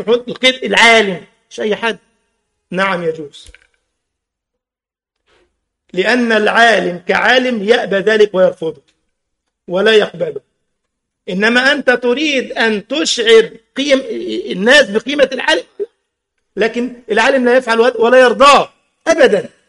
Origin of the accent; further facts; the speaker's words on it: Egypt; احنا عندنا أهل مصر بالدارجة دي اسمها جلابية